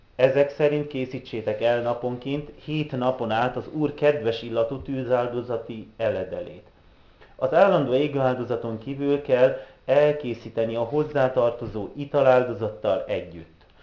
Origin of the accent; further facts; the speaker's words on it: Transylvania, Romania; now in Gödöllő, Hungary; nem régóta élek Gödöllőn, 2 éve költöztünk, második éve a család Erdélyből költöztünk ki Magyarországra